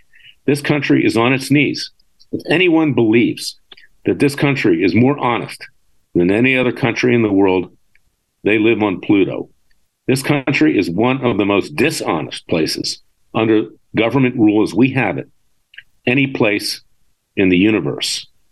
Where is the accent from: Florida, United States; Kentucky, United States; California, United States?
Florida, United States; And I think he's done an excellent job in my home state of Florida.